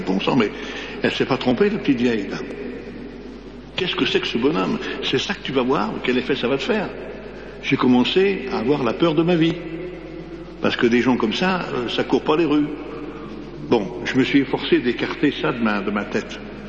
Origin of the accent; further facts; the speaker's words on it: Annecy, Auvergne-Rhône-Alpes, France; je rentre dans ma Savoie natale, je suis d'Annecy. le plus beau pays du monde, le plus beau lac de France.